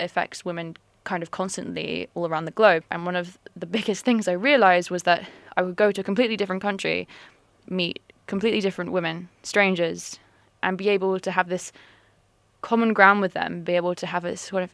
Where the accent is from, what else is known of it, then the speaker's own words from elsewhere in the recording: London, United Kingdom; I grew up in London.